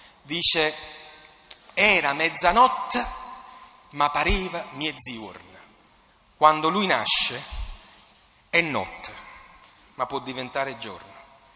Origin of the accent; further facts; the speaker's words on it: Naples, Campania, Italy; visto che sono napoletano